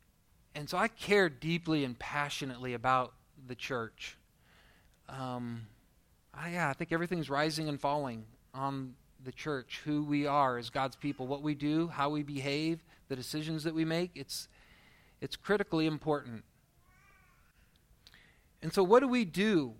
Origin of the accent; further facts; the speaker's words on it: Seward, Nebraska, United States; But we grew up in Seward, Nebraska, going to Faith Lutheran Church.